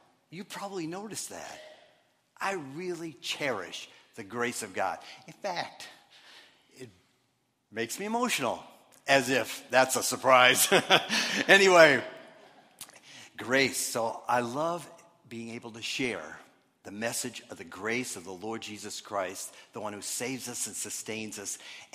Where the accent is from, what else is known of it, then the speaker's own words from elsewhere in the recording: Minnesota, United States; Well, a lot of you know that I was brought up in Minnesota, and when I've talked about my religious upbringing in Minnesota, I've not always couched it in real positive terms. I was brought up Lutheran